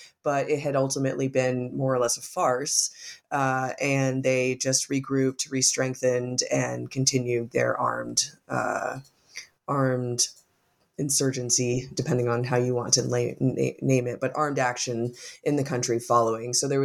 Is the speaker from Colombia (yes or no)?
yes; Caquetá, Colombia; so I came from Caquetá in 2016.